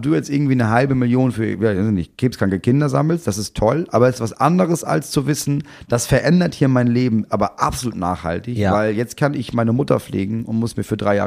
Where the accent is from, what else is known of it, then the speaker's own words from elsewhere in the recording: Cologne, North Rhine-Westphalia, Germany; Das ist ein Sprichwort bei uns in Köln.